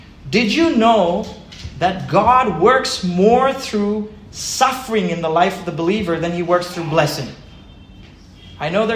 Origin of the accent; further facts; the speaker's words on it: Pune, Maharashtra, India; I grew up in Pune, and it was, you know, this was all jungle before, and peacocks, and now suddenly it's IT parks and malls wherever there were trees.